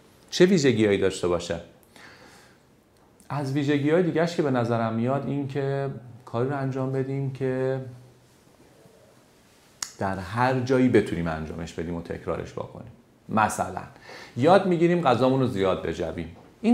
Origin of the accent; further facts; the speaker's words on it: Iran; حالا ما انجام ندیم چون ما ایرانی هستیم